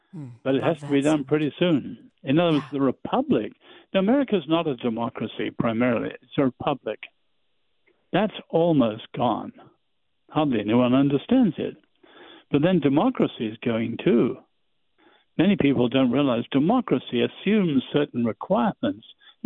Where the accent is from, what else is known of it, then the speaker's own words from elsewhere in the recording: England, United Kingdom; as an Englishman